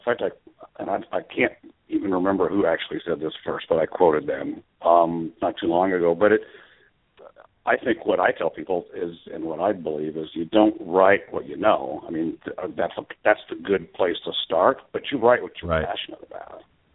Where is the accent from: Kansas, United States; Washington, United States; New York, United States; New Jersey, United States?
Kansas, United States; I grew up in Kansas, and there was three channels, and they were in black and white on the TV.